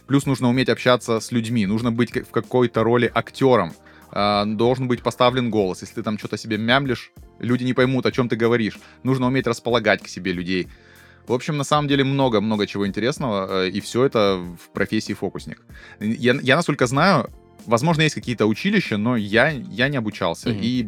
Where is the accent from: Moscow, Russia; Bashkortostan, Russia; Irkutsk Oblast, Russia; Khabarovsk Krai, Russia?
Khabarovsk Krai, Russia; Khabarovsk; moved away as an adult; now in Krasnodar, Russia; Я вообще сам... из Хабаровска. То есть я родился в Хабаровске, жил в это время там. То есть сейчас я перебрался в Краснодар уже больше 10 лет.